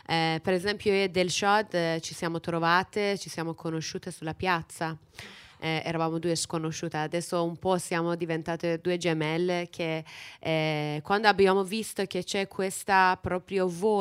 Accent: Iran; tante volte a me capitava che dicevo sono iraniana o pensavano che parlo arabo

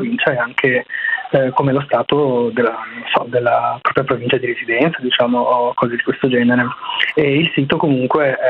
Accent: Albania; Italian is a second language; now in Italy; il caso albanese, non fosse altro perché è il mio paese di origine

